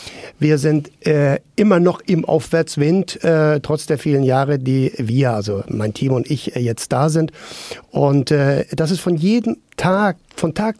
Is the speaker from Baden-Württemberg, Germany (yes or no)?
yes; Baden-Württemberg, Germany; ich komme ja vom Dorf. Ich bin ja auf dem Dorf aufgewachsen in der Nähe von Ulm.